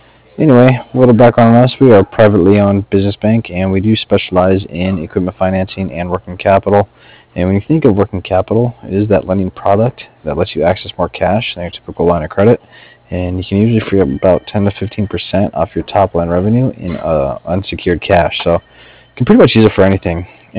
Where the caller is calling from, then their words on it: Cardiff, Wales, United Kingdom; I'm calling from Cardiff.